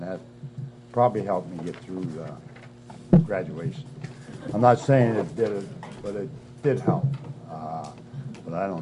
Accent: Erie, Pennsylvania, United States; I was born in Erie, and I lived in Erie most of my life, right in the center of town, pretty near. I went to Marshall School, then I went to East High

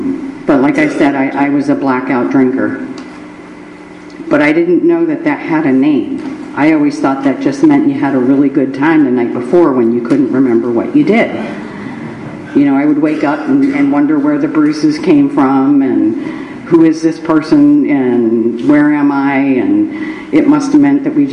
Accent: Girard, United States; I grew up in Girard, by the way.

